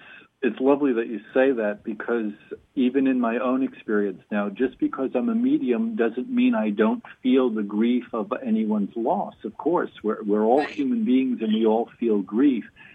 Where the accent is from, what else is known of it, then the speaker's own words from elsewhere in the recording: Huntington, New York, United States; So once again, as Elizabeth said … I am from Huntington, Long Island, New York.